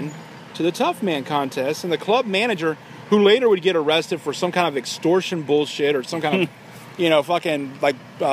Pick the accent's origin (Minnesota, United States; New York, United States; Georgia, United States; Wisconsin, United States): Georgia, United States; Atlanta; I said, I'm from Atlanta. I said, I'm not stupid.